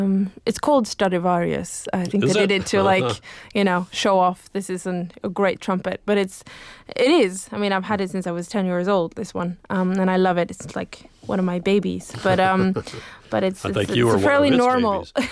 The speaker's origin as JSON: {"language": "English", "region": "Oslo", "country": "Norway", "said": "I mean, I come from Oslo"}